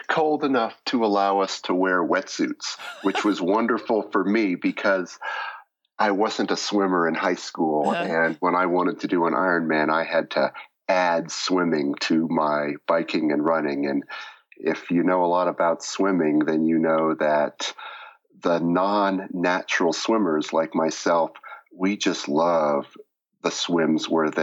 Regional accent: Oakland, California, United States; born there; now in Durango, United States; Well, I'm 56 years old. I was born in Oakland, California.

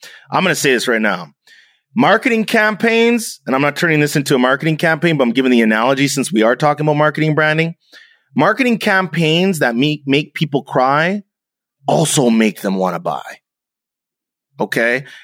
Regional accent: Canada; You know, I'm half German, I'm half Jamaican, I'm Canadian, I'm half black, half white.

